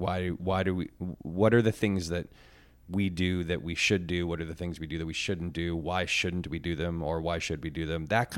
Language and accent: English; Connecticut, United States; and I'm from Connecticut, and he was like a real sweet spot for me of mm-hmm. like a certain kind of Connecticut prepster that I grew up